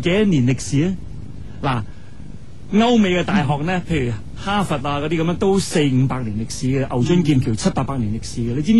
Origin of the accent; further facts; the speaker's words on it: Hong Kong; 因為我們那個長大的環境是一個殖民地啦，那就我們是香港土生土長的中國人，我們有個好處就是說我們接觸西方的文化、國際文化是容易一點的。